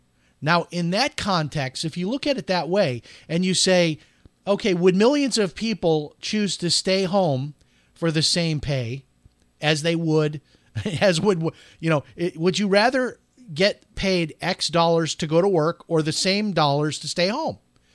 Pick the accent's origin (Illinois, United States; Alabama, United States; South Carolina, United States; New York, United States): Illinois, United States; Chicago; but I'm from Chicago.